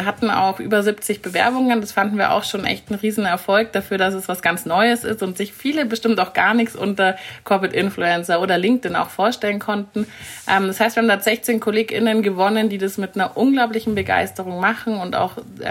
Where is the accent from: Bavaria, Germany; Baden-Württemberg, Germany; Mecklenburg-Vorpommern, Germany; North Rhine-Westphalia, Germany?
Bavaria, Germany; Munich; born there; auch wenn ich gebürtige Münchnerin bin. Wie man hört, mein Hochdeutsch ist recht gut, würde ich sagen. Mein Bayerisch dafür nicht ganz so.